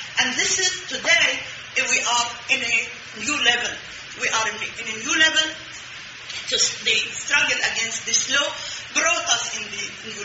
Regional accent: Israel; How come I am a proud Palestinian? How could I be a proud Palestinian? When I was born in Israel. I was born in 1955. So I was born in, and I went to school in Israel.

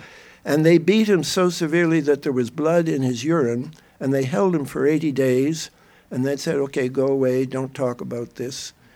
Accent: Canada; But I personally, as a Canadian, I feel I've been surveilled for quite some time by this government

